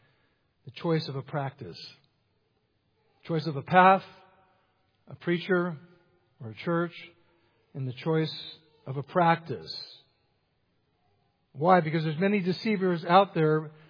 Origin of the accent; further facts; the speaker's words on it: California, United States; well, I've been here 29 years, but I'm from California.